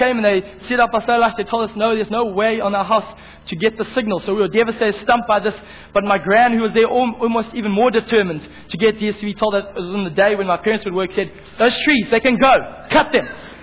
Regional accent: Zimbabwe; I'm a Zimbabwean still. But as I said, I grew up in Zimbabwe, and we were by no means a rich family, but we never were without.

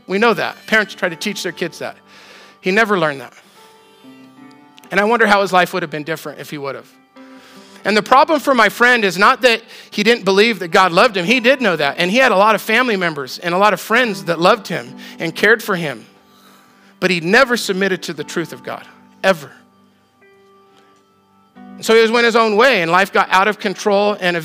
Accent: Colorado, United States; Yesterday, I went on the long drive to my hometown in Southern Colorado

